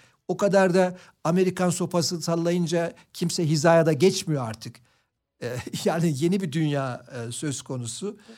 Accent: Antalya, Turkey; Ben Antalyalıyım. Sadece... Antalyalıyım. Rus turistinin en çok geldiği illerden birisi.

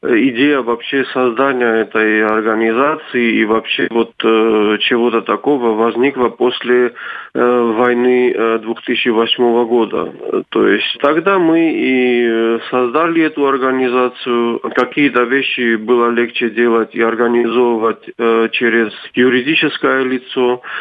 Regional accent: South Ossetia, Georgia; Супруга цхинвальская, так что мы вот полностью из Южной Осетии, и мы с большим удовольствием всегда приезжаем на свою родину.

